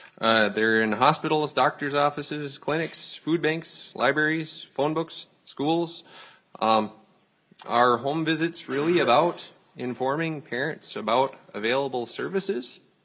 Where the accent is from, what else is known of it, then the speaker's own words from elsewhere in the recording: Roseau, Minnesota, United States; I'm from a constituent of District 1A. I'm from Roseau